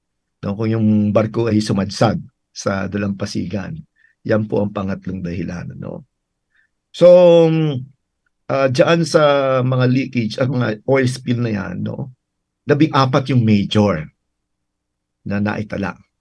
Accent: Pola, Mimaropa, Philippines; sapagkat ang Tilamaan ay yung aking home province, no. Oh, yung Oriental Mindoro. No, ako po ay pinanganak sa Pola.

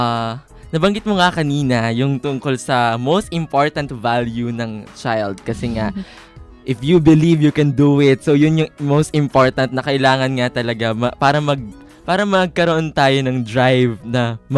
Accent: Calabarzon, Philippines; And medyo mahirap din sa akin kasi taga-Batangas ako.

